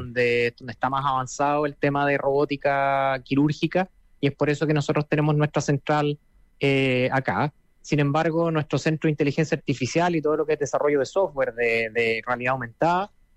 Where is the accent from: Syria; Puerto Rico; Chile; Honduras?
Chile; now in United States; Es decir, bueno, yo soy de Chile